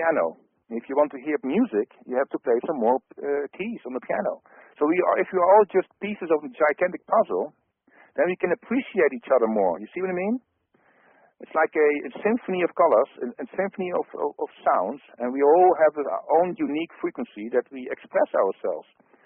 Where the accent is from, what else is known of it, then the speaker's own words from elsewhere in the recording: Netherlands; first language Dutch; English is a second language; So for new people listening to me, I'm from the Netherlands, so sometimes I have difficulties with certain English words that I have to, you know, to translate from Dutch to English.